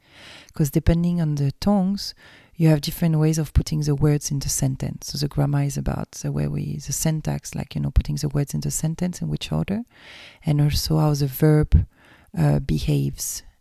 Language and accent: English; Australia; I am Aussie.